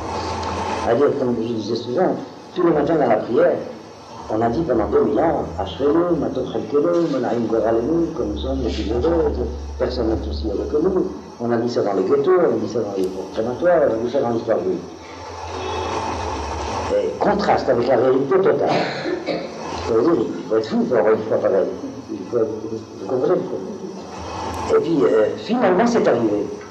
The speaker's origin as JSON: {"language": "French", "country": "Algeria", "said": "moi je suis originaire d'Algérie"}